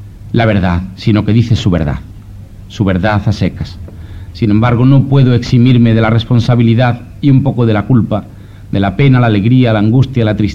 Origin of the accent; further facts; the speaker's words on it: Andalusia, Spain; Yo como andaluz enseguida tuteo a todo el mundo y yo.